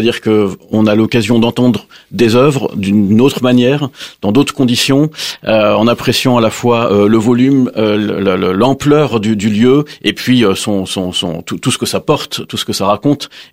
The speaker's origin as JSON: {"language": "French", "region": "Île-de-France", "country": "France", "said": "Je viens du Val d'Oise et je le revendique."}